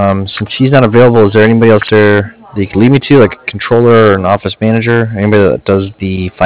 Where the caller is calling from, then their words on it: Cardiff, Wales, United Kingdom; I'm calling from Cardiff.